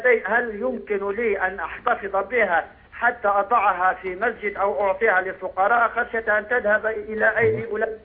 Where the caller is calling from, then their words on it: Libya; نحن من ليبيا